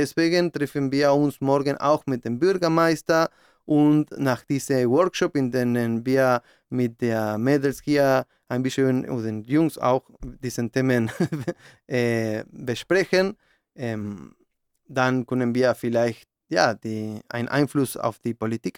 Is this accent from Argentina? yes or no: yes; Argentina; German is a second language; now in Germany; Ich komme ursprünglich aus Argentinien